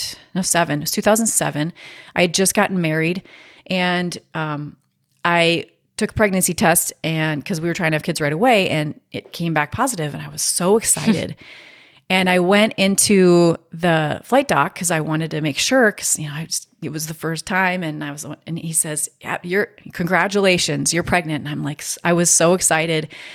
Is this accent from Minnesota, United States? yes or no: yes; Minnesota, United States; because I'm from Minnesota. We say guys, right? Hey, guys.